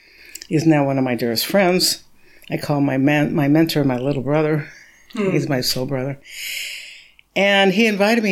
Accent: Los Angeles, California, United States; So I grew up in Los Angeles, and this is quite the story. I grew up raised by parents who were members of the Communist Party in California in the 50s during the McCarthy period.

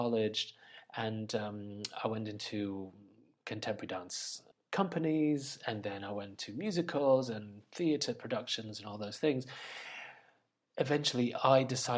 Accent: Lisbon, Portugal; born in Portugal many, many moons ago, too many to count and to tell. And I was born in Lisbon, in the glorious sunny city of Lisbon. So I grew up there

